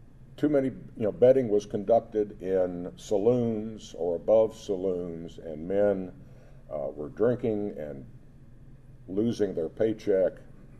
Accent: England, United Kingdom; Before I went into the ministry, being an Englishman, I used to occasionally go to the races.

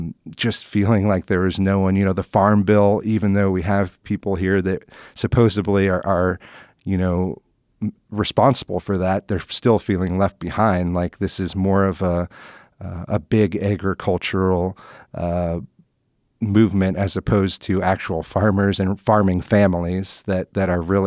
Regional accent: Des Moines, Iowa, United States; But my background is born and raised in Des Moines, Iowa. I went to Woodlawn Elementary, Meredith Middle School, Hoover High School.

